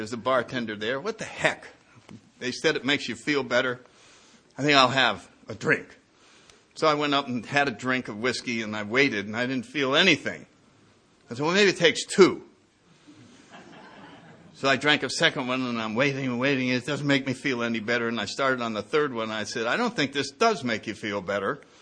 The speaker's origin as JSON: {"language": "English", "town": "New Haven", "region": "Connecticut", "country": "United States", "tie": "born or raised there", "said": "Went right into Yale University in my hometown."}